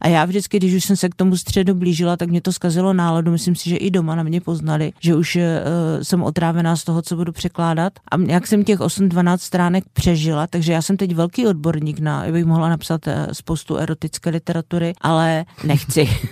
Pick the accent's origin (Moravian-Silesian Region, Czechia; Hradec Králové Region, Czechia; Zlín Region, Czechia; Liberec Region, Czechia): Zlín Region, Czechia; Valašské Meziříčí; also born or lived in Hranice; já celý život žiju ve Valašském Meziříčí, ale v tom roce, kdy já jsem se narodila, ještě nebyla ve Valašském Meziříčí porodnice